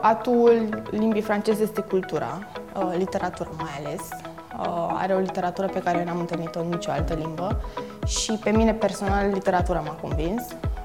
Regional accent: Romania; m-am simțit foarte mândră și nu doar că sunt româncă

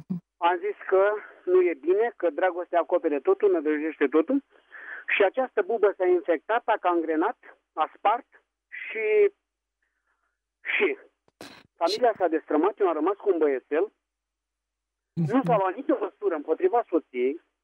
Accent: Gorj County, Romania; sunt din Gorj.

